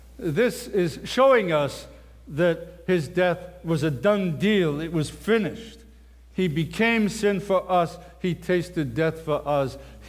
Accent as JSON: {"language": "English", "region": "England", "country": "United Kingdom", "said": "Okay, I'm an Englishman, all right?"}